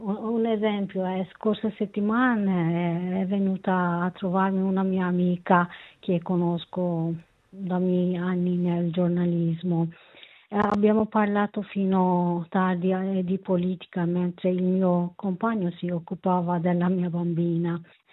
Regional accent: Turkey; Italian is a second language; now in Italy; Prima di tutto io sono una donna, poi una giornalista curda. Io sono nata in Kurdistan, sono cresciuta lì. La mia vita, la mia esperienza è tutta andata in Kurdistan.

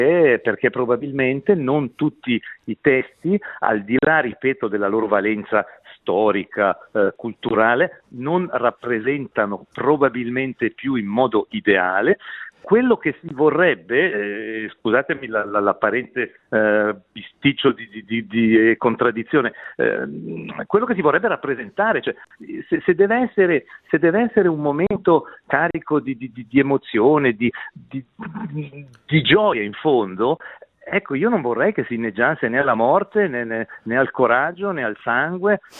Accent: Ticino, Switzerland; e sono ticinese, sono felicissimo e fierissimo di esserlo

